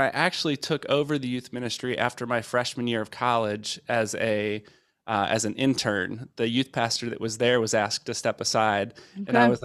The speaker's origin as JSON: {"language": "English", "town": "Cincinnati", "region": "Ohio", "country": "United States", "tie": "born or raised there", "said": "I grew up in Cincinnati, Ohio"}